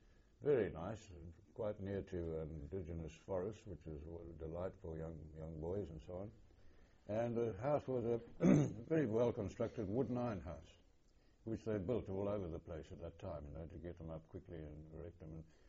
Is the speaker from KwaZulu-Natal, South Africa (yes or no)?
yes; Durban, KwaZulu-Natal, South Africa; born there; I was born in Durban in 1920.